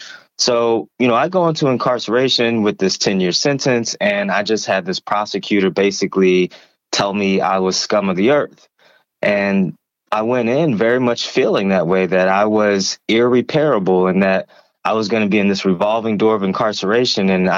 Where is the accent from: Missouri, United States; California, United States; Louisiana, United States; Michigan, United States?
Missouri, United States; Ferguson; But I grew up in the Ferguson, Missouri area of St. Louis.